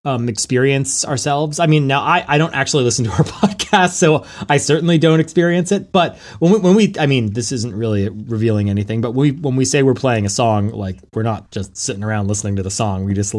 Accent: Canada; As a Canadian, I reflexively apologize for whatever wrongs the Punk News Podcast has done to any of you fine people that subscribe to it.

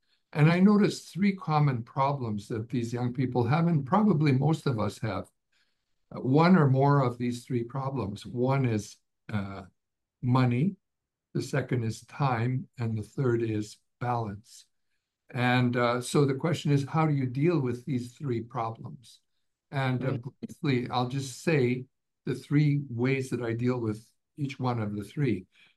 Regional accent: Canada; born there; I came from Ukrainian background. I was born in Canada, but my parents came from Ukraine.

